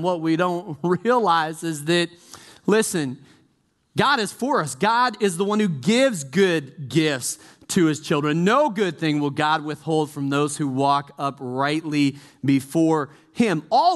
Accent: Chicago, Illinois, United States; I'm from Chicago. And in the Midwest, when it would get 50 below zero

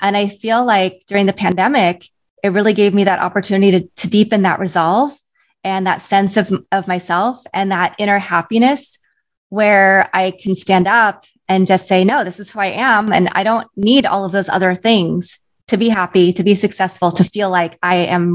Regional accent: Kansas, United States; I think growing up, I grew up in Kansas, not a lot of Asian faces, not a lot of half Asians

